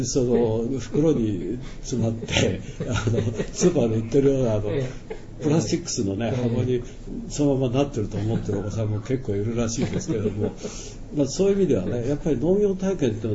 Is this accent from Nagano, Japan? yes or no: yes; Nagano, Japan; やっぱりその私は弟長野出身で、まあ、田舎人 のまさに原風景みたいなところがありましてね